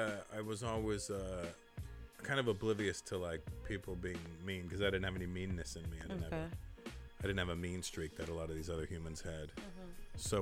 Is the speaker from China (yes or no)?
no; Brampton, Ontario, Canada; also born or lived in Toronto; Born and raised in Toronto. Born in Toronto, and then at 4, we moved to Brampton. So in 1974, we moved to Brampton.